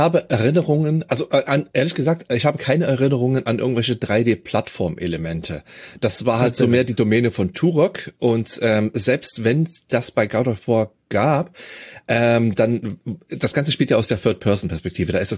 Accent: East Germany, Germany; ich bin ja in der DDR aufgewachsen

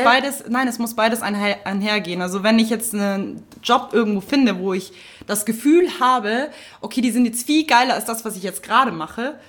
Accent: Munich, Bavaria, Germany

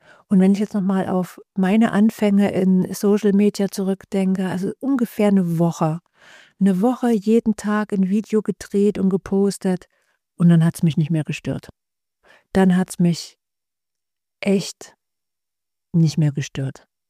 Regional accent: Saxony, Germany; accent: Saxon; Und ich höre ja meinen Dialekt sofort und ich denke immer, den hört auch jeder andere und niemand mag sächsisch.

